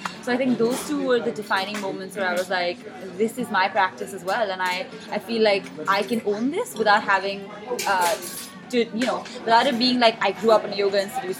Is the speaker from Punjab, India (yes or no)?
no; Mumbai, Maharashtra, India; and I'm from Bombay, India.